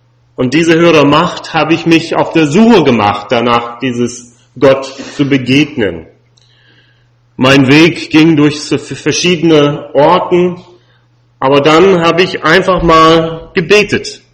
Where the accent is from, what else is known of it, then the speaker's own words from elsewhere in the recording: United States; German is a second language; now in Germany; ich komme aus den Vereinigten Staaten und nicht gebürtig aus Deutschland.